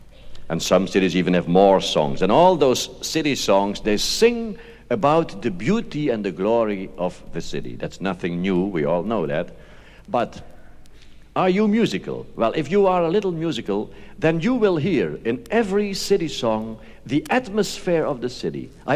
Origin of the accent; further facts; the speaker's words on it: Sittard, Limburg, Netherlands; this last little city song is a song from my hometown, Sittard. It's a little town in the south of Holland, and that's the place where my cradle stood